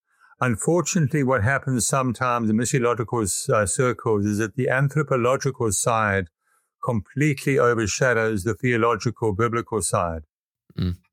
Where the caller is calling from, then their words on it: Raleigh, North Carolina, United States; I am calling in from Raleigh, North Carolina.